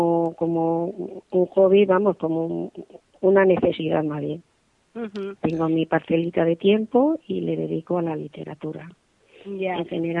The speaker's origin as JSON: {"language": "Spanish", "town": "Toledo", "region": "Castilla-La Mancha", "country": "Spain", "said": "No, soy toledana."}